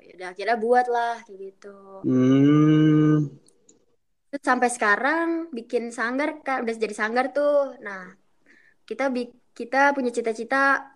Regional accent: Jakarta, Indonesia; Gue lahir di Jakarta, pure Jakarta

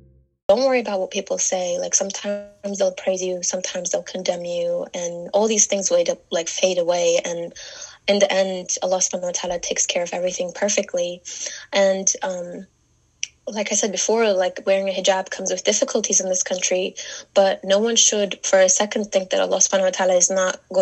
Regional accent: Istanbul, Turkey; I am from Istanbul, from Turkey, and I am 23 years old. I've been actually wearing my hijab since I was 11.

